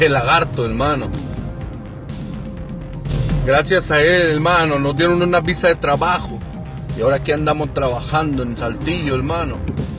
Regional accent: Tegucigalpa, Francisco Morazán, Honduras; now in Mexico; Nosotros venimos de Tegucigalpa, Honduras, hermano, y llegamos a este país donde nos ha abierto la puerta

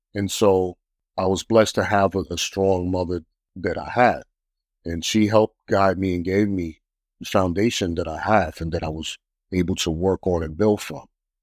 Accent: New York City, New York, United States; You know, I come from New York City, born in Harlem, raised in Brooklyn, single mom.

